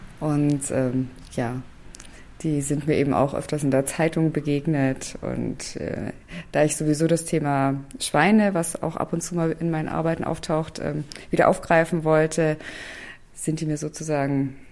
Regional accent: Stuttgart, Baden-Württemberg, Germany; Also ich komme natürlich aus Stuttgart

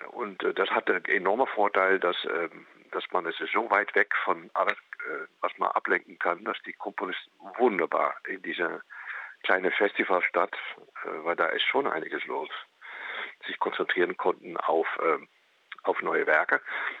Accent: Netherlands; German is a second language; Wie Sie hören, ich komme ja aus Holland und wir haben da diese Grammatik

